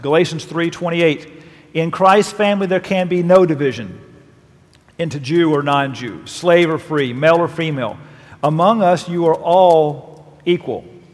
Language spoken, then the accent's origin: English; Chattanooga, Tennessee, United States; In my hometown of Chattanooga, there's at least 30 of them.